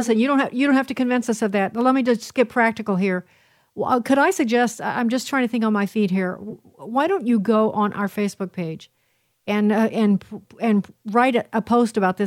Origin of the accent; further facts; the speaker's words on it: United States; I was raised in White County.